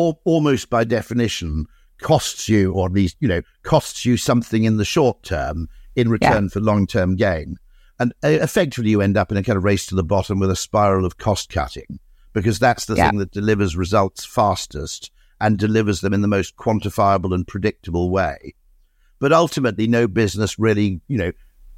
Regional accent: Monmouth, Wales, United Kingdom; I grew up in Monmouth

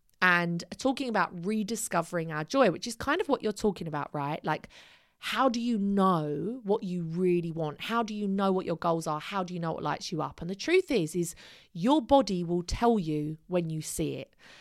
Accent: East of England, United Kingdom; I grew up in Essex where all of my friends were getting married at a certain age and having children at a certain age.

